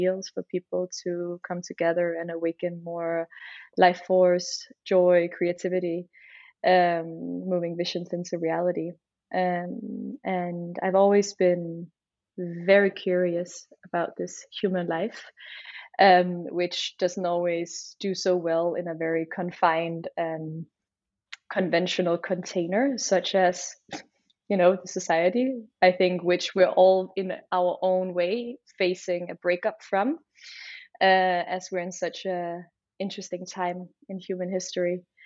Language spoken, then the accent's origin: English; Copenhagen, Capital Region of Denmark, Denmark; also born or lived in United States; I am from Copenhagen. I spent nearly 10 years in the States and moved back here to the mother and the fatherland about 6 years ago.